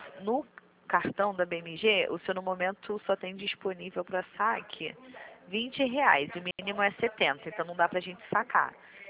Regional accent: Rio de Janeiro, Brazil; Eu sou daqui do Rio de Janeiro, Vila Isabel.

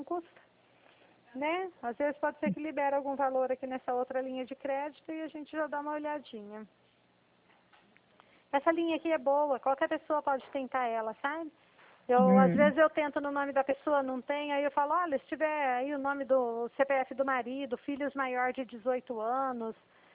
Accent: Dracena, São Paulo, Brazil; Eu sou do estado de São Paulo. Eu sou de uma cidade que chama Dracena.

